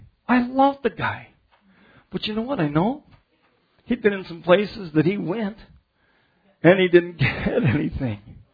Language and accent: English; United States; Look, first off, I'm from the United States.